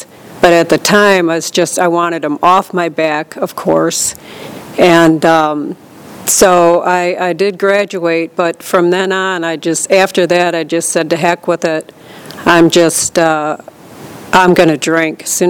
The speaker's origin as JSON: {"language": "English", "region": "Michigan", "country": "United States", "said": "I'm from Michigan originally."}